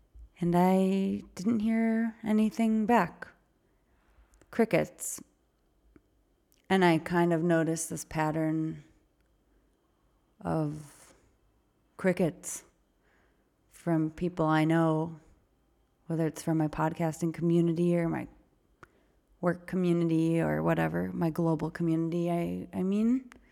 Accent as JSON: {"language": "English", "country": "Israel", "also_born_or_lived": "United States", "said": "I am Israeli. I'm American and I'm Israeli. I've lived here for 10 years. That's who I am."}